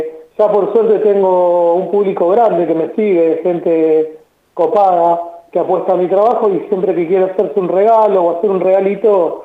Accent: La Plata, Buenos Aires Province, Argentina; yo soy acá de La Plata y realmente el público acá platense es un faro.

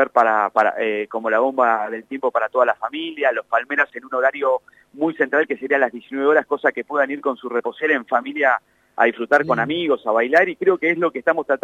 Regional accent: La Plata, Buenos Aires Province, Argentina; La Plata, nosotros somos los que decimos pollajería, los que decimos cuadra, micro, somos platenses.

